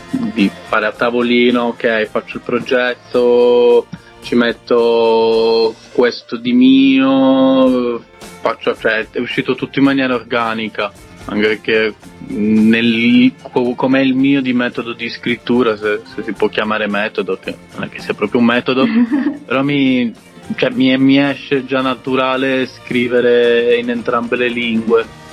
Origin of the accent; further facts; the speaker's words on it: Calabria, Italy; also born or lived in Brazil; Sono nato in Italia, però l'infanzia sono cresciuto in Brasile e poi l'adolescenza in Calabria, quindi diciamo che sono le mie due anime, i miei due posti del cuore, ecco.